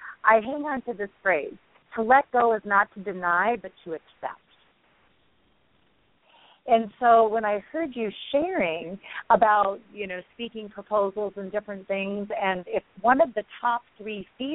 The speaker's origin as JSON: {"language": "English", "region": "Minnesota", "country": "United States", "tie": "born or raised there", "also_born_or_lived": "Colorado", "said": "I grew up in Minnesota, and we had lakes, you know, that's the land of, you know, 10,000 lakes plus."}